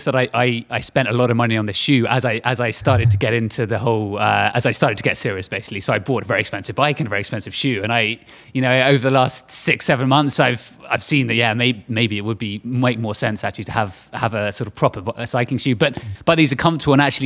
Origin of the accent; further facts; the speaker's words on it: England, United Kingdom; Predominantly as I'm English